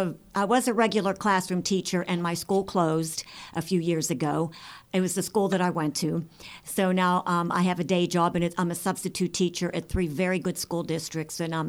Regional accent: Pittsburgh, Pennsylvania, United States; I am originally from Lawrenceville, I'm very proud to say. That's the happening place now. And I live in Stanton Heights, which is about 5 or 10 minutes from Lawrenceville.

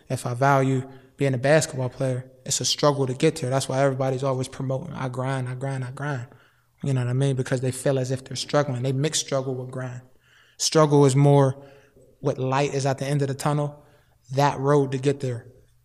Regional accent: Wilkinsburg, Pennsylvania, United States; It was a good childhood. I'm from Wilkinsburg, born and raised.

